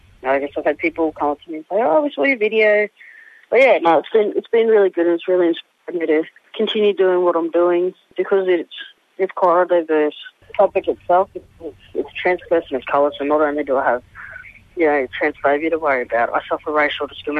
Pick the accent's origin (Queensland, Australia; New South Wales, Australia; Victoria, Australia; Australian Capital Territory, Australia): Queensland, Australia; Townsville; now in Toowoomba, Australia; I actually came out in Townsville, so it was my hometown.